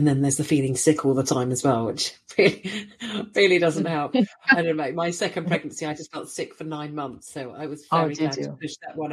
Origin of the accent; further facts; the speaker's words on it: Brazil; It's growing up in Brazil, sometimes there wasn't enough, and that is terrifying.